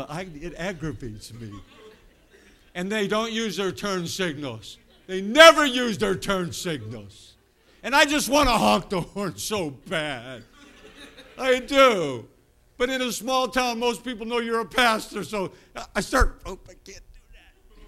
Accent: Chicago, Illinois, United States; But I'm telling you, I'm from Chicago. Everything moves fast. If you slow down, you get run over in Chicago.

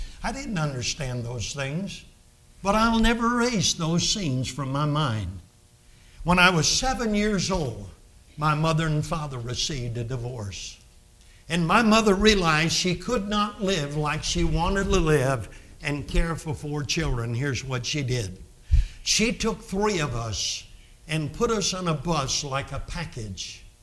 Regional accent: Brooklyn, New York, United States; I told the crowd that I was brought up in the Bedford-Stuyvesant area.

